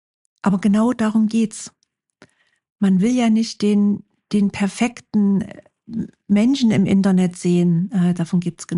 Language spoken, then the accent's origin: German; Saxony, Germany; accent: Saxon; Ich komme aus Sachsen und das hört man. Das hört man einfach. Und ich habe jahrelang diese Last mit mir rumgetragen und dachte mir so, Gott, warum muss es denn ausgerechnet Sachsen sein mit dem sächsischen Dialekt?